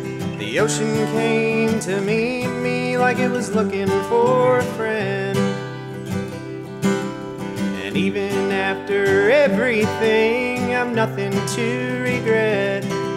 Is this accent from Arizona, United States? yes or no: no; Colorado, United States; Sarah and I met in we're from Colorado, and we met there playing bluegrass music